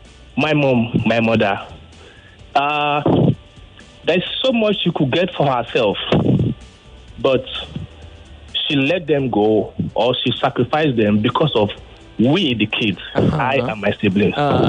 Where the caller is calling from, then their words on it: Ogba, Lagos, Nigeria; I'm calling from Ogba.